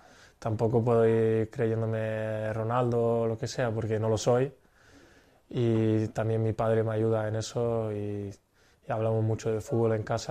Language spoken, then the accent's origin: Spanish; Spain; yo estoy en España y para mí yo llevo toda la vida en España y un orgullo estar aquí y poder representar a mi país.